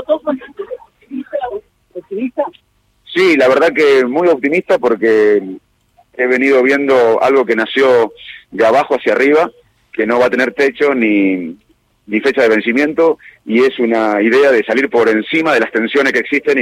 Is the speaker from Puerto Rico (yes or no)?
no; Quilmes, Buenos Aires Province, Argentina; born there; also born or lived in Salto / Arroyo Dulce; La verdad que nací en Quilmes, viví en Salto, en Arroyo Dulce